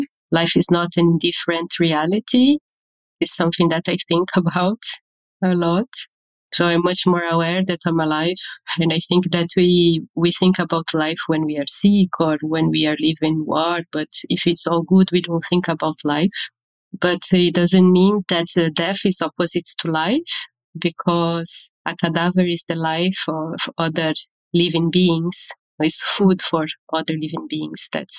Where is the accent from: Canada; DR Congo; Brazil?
Brazil; now in Berlin, Germany; I come from Brazil and I live in Berlin since 2017. I was doing my choreographic work in Brazil already. I left Brazil in a moment of the rising of the extreme right government